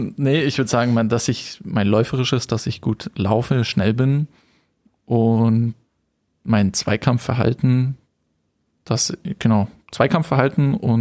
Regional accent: Kaufbeuren, Bavaria, Germany; born there; ich bin in Kaufbeuren geboren, wir sind schon mit meinen Eltern immer in die Berge gegangen

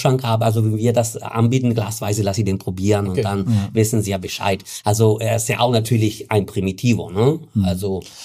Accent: Italy; German is a second language; Als Italiener kann man kein Pinot Grigio haben.

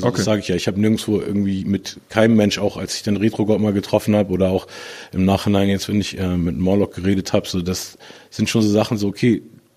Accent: Hamburg, Germany; gerade in dem Teil von Hamburg, wo ich aufgewachsen bin, war es eben so monokulturell

